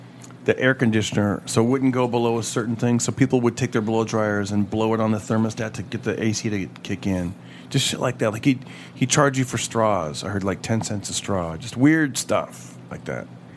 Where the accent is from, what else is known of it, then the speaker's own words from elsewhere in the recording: Fresno, California, United States; I grew up in Fresno, and I started writing stuff down like in high school